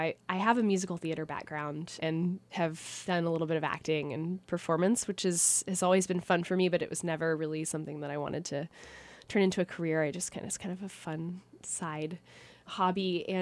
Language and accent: English; Langley, Oklahoma, United States; I'm 27 and I grew up in Langley, Oklahoma, which is a town of about, I want to say like 800.